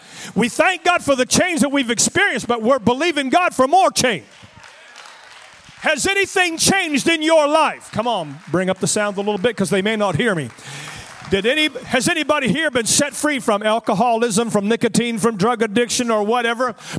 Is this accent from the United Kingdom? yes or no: no; Canada; but I'm a Canadian and I can't.